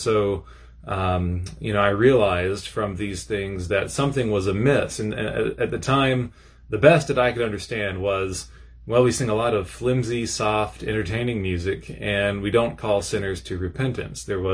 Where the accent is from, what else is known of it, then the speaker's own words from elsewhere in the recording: Sanford, North Carolina, United States; I grew up here in Sanford, went to Grace Christian School, K through 12th grade, and went to Countryside Presbyterian Church just south